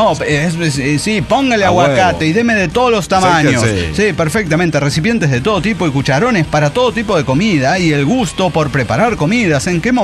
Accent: Buenos Aires, Argentina; de Buenos Aires, Argentina.

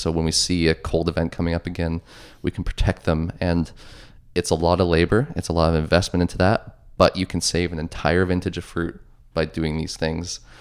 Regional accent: Ontario, Canada; Growing up in Northern Ontario, slightly more rural, you know, it's very much Muskoka kind of vibe.

